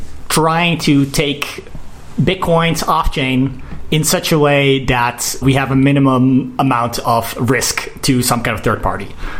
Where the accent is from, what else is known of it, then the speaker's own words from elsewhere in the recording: Utrecht, Netherlands; English is a second language; And I'm also from Utrecht, so that's amazing.